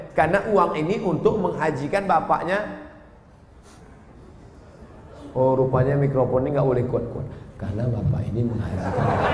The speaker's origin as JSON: {"language": "Indonesian", "region": "Riau", "country": "Indonesia", "also_born_or_lived": "Egypt", "said": "Kami di atas anak Riau"}